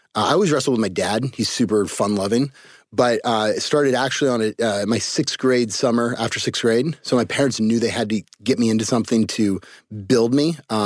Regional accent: Cupertino, California, United States; born there; So I was born in Cupertino, California, home of Apple Computers.

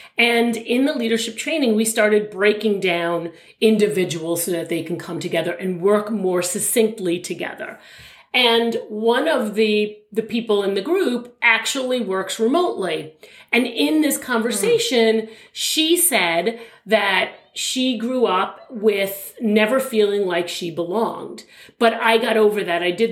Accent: New York, United States; So we're from New York. We live on, you know, we're both on Long Island.

